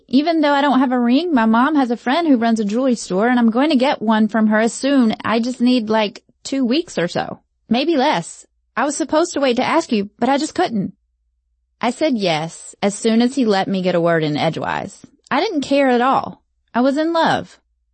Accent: Kinston, North Carolina, United States; We drove back to Kinston, my hometown, and the only thing that I missed more than them was Bojangles.

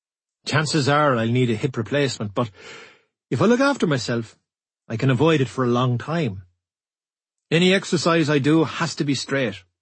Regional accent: Cork, Munster, Ireland; now in England; I'm proud of being Irish and being from Cork. I think that feeling has got stronger as I've matured.

